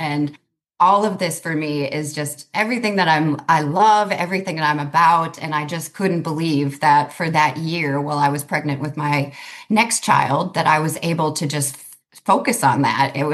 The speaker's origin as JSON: {"language": "English", "town": "St. Paul", "region": "Minnesota", "country": "United States", "tie": "born or raised there", "moved": "as an adult", "said": "But I'm originally from Minnesota, pretty far away from here. I was born and raised in St. Paul, beautiful little town in Minnesota."}